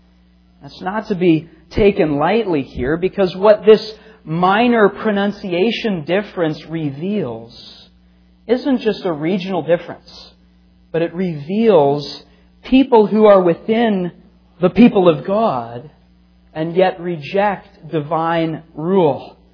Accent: Pittsburgh, Pennsylvania, United States; Well, I think all of you know that I'm from Pittsburgh, and as a Western Pennsylvanian or a Pittsburgher, I say unique things.

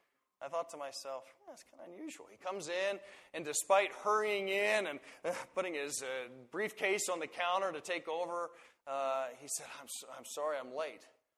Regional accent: Colorado, United States; You know, I'll show my name tag. I'm from Colorado.

